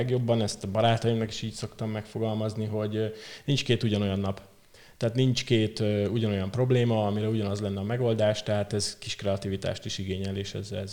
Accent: Székesfehérvár, Fejér, Hungary; born there; Fehérváron születtem.

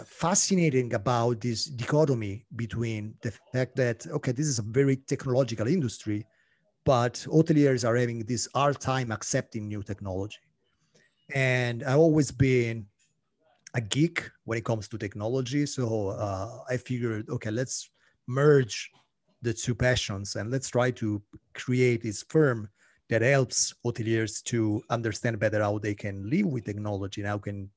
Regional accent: Italy; English is a second language; No, I'm Italian. Okay. My French is really poor.

